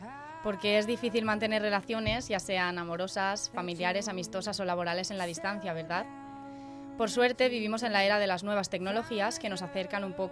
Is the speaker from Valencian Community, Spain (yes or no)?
yes; Castalla, Valencian Community, Spain; born there; now in Elche, Spain; yo me he venido a vivir a Elche y tengo a mi familia y algunos amigos en mi pueblo de nacimiento, que es Castalla, no está muy lejos de aquí